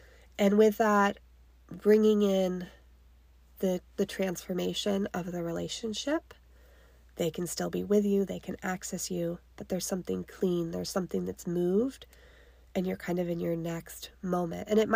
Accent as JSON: {"language": "English", "region": "Nevada", "country": "United States", "tie": "born or raised there", "said": "We grew up in Nevada."}